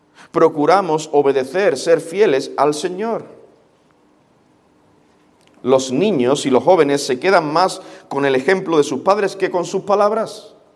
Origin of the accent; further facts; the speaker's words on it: Andalusia, Spain; accent: Andalusian; Aún con mi acento andaluz me entiendes, ¿verdad?